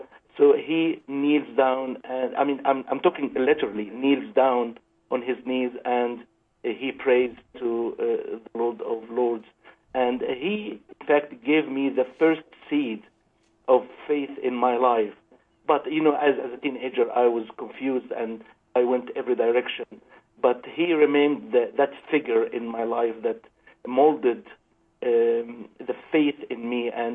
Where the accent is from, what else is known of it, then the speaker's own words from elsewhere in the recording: Egypt; I'm one of those kids who grew up in a Christian family. And if we go a little bit in history, you know that Egypt, as part of the Middle East, part of North Africa